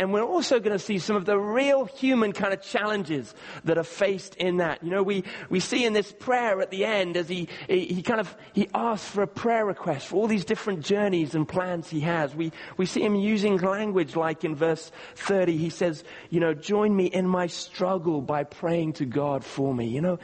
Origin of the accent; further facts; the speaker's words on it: Kenya; When I was growing up, I was growing up in Kenya in East Africa